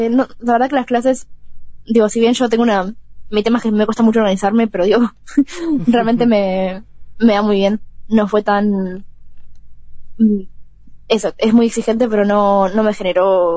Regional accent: Uruguay; yo soy uruguaya

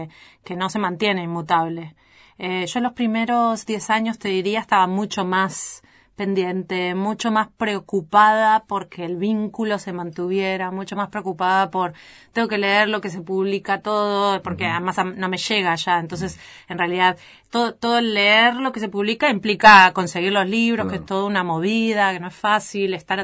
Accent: Uruguay; moved away as an adult; yo soy uruguaya, yo viví en Uruguay hasta los 28 años ininterrumpidamente.

